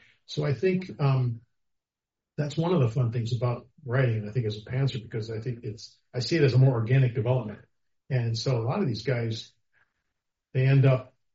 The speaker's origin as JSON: {"language": "English", "region": "Illinois", "country": "United States", "tie": "born or raised there", "said": "Set them in my hometown outside Chicago. And the setting was really important there because that town has changed so much over the years."}